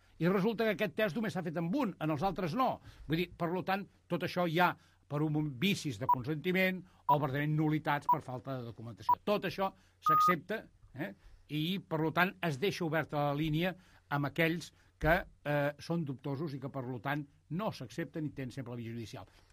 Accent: Terrassa, Catalonia, Spain; molt bon dia per Terrassa, perquè jo també ho soc de Terrassa

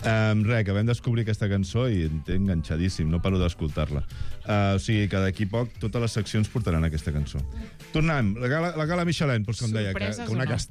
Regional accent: Catalonia, Spain; Sóc de Sants.

